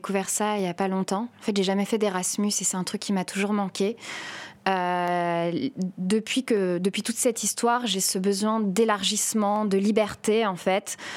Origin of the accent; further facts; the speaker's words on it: France; accent: French; comme en italien, j'ai mon accent français.